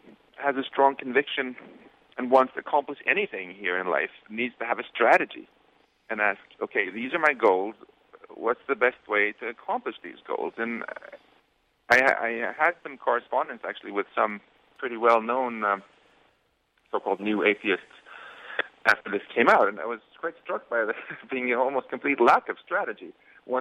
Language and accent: English; Sweden; You know, I grew up in Sweden, as you mentioned, and even though I didn't like the icy climate very much